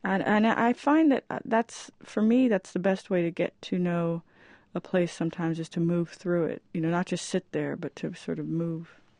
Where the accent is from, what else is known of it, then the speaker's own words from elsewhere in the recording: Fort Knox, Kentucky, United States; born there; also born or lived in North Carolina; I'm a little kid because I was just born, and we moved from Fort Knox, where I was born, to North Carolina.